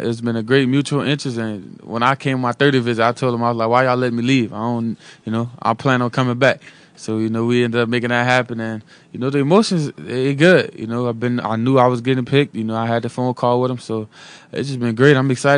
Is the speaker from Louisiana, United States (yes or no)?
yes; Opelousas, Louisiana, United States; Just growing up in Louisiana, man. Just being a kid from Opelousas that didn't quit on this dream.